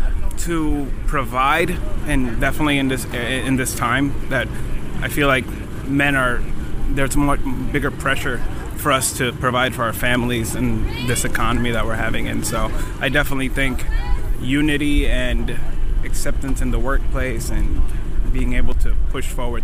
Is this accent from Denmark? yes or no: no; Edgewater, United States; I'm from Edgewater.